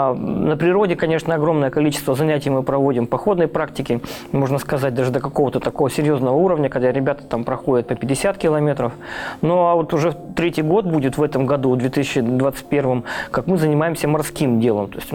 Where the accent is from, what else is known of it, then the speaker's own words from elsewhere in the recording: Yekaterinburg, Sverdlovsk Oblast, Russia; Вот, я коренной екатеринбуржец, у меня родители здесь проживали, здесь и работали. Вот, и, собственно говоря, родился я в уникальном месте, жил в детстве.